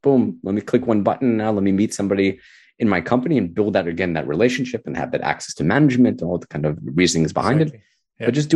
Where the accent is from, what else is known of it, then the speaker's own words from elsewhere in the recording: New York, United States; And you had strategies as being a New Yorker. I said, okay, I lived on the Upper East Side.